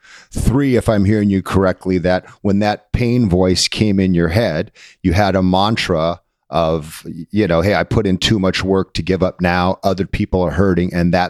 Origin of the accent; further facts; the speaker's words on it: New England, United States; It's from, 'cause I'm from New England.